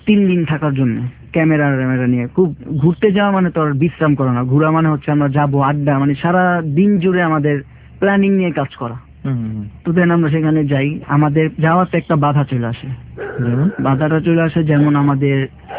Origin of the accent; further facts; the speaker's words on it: Dhaka, Dhaka Division, Bangladesh; আমরা ঢাকার ছেলে